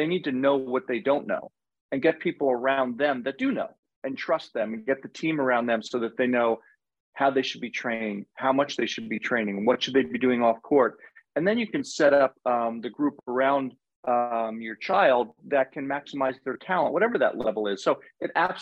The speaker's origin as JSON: {"language": "English", "region": "New York", "country": "United States", "tie": "born or raised there", "said": "But now I grew up in New York on Eastern Long Island. The nearest indoor club was 35 miles away."}